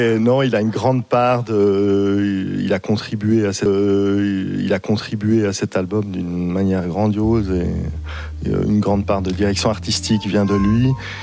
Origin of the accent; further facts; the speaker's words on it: Switzerland; born there; Je suis italien d'origine, mais voilà. je suis né en Suisse.